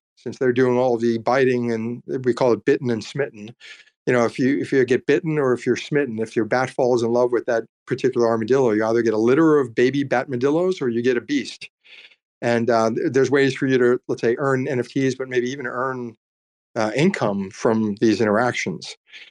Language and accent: English; Austin, Texas, United States; And given that we're from Austin, we figured, you know, Austin's got bats, 2 million of them under Congress Street Bridge, and we've got armadillos all over the state.